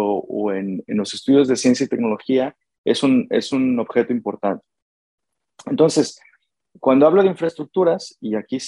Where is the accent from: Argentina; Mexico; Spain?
Mexico; moved away; Yo estuve, salí hace 18 años de México, estoy llegando a las Américas de regreso 18 años después